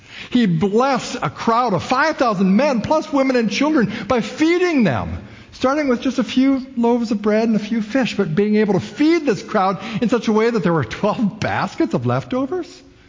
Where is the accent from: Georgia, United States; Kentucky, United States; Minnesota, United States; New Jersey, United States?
Minnesota, United States; When I grew up in Minnesota, the winters were long, long.